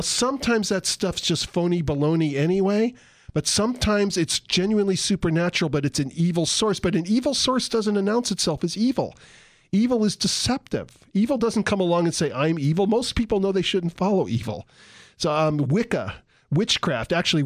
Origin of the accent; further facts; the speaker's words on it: San Diego, California, United States; I'm really from San Diego.